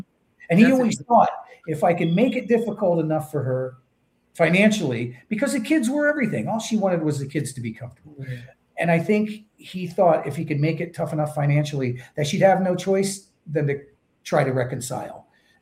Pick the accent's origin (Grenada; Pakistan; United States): United States; Florida; Nelson was a cousin who grew up in Pennsylvania. I grew up in Florida.